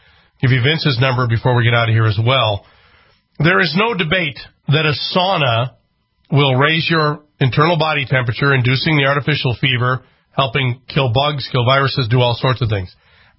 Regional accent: Twin Cities, Minnesota, United States; I grew up in Minnesota, grew up in the Twin Cities. We had a cabin in Brainerd.

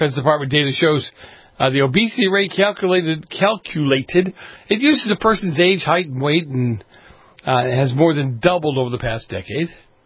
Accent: Boston, Massachusetts, United States; I grew up in Boston. I grew up in the city.

